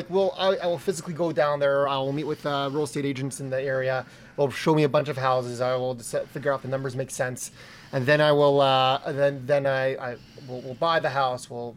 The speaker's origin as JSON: {"language": "English", "town": "Toronto", "region": "Ontario", "country": "Canada", "lives_now": "Atlanta, United States", "said": "I originally came down here because of the real estate development in this area in Atlanta, which I'm coming originally from Toronto, Canada."}